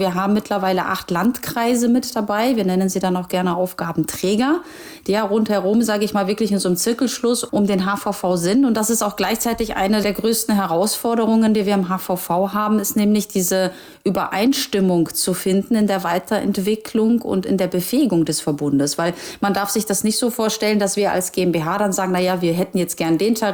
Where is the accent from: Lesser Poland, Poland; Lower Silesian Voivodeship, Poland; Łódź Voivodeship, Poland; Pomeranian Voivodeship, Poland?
Pomeranian Voivodeship, Poland; Gdansk; born there; ich bin ja irgendwo auch gebürtige Hanseatin. Ne? Also wer das historisch verfolgt, weiß ja, dass Danzig ja auch irgendwann zu diesem Hanseverbund dazugehört hat.